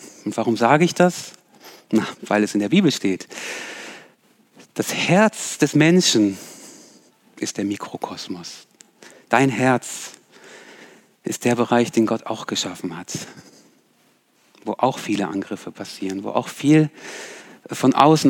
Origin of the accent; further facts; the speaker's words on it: Germany; ich bin hier auch aufgewachsen in Deutschland.